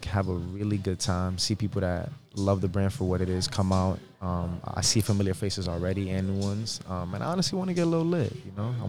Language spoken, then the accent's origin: English; Bronx, New York, United States; I'm actually from the Bronx. Born in Harlem and then moved up to the Bronx like around 3 years old.